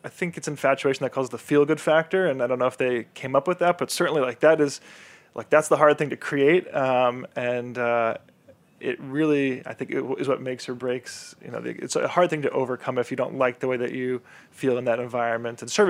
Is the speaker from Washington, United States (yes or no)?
no; New York City, New York, United States; I grew up here in New York, and when I started working in restaurants, I was about 14, so 18 years ago now